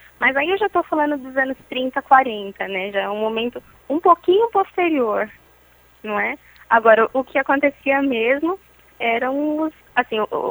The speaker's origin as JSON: {"language": "Portuguese", "town": "Araraquara", "region": "São Paulo", "country": "Brazil", "said": "É 16, porque eu sou aqui de Araraquara"}